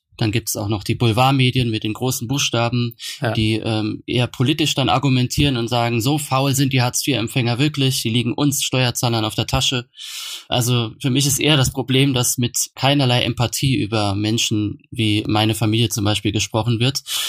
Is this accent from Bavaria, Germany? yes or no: no; Kaiserslautern, Rhineland-Palatinate, Germany; accent: Palatinate German; meinen pfälzischen Kaiserslauterer Dialekt abzulegen